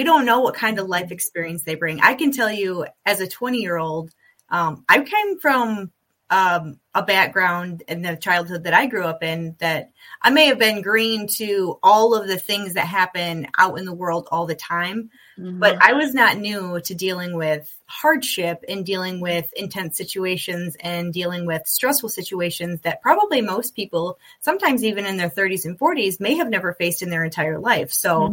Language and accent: English; Michigan, United States; now in Colorado, United States; I'm from West Michigan and I moved to Western Colorado, and my very first day as an employee was my very first day living in that county.